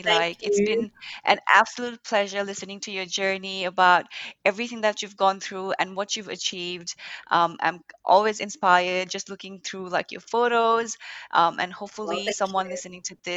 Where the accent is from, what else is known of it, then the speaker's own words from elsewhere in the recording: Nepal; It's not something that we grew up back in Nepal saying